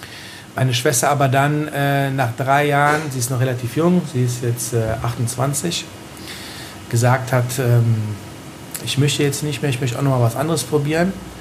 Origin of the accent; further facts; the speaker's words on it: Milan, Lombardy, Italy; Also es gibt für mich, ich komme ja aus Mailand, für mich gibt es auch noch die Mailänder Pizza.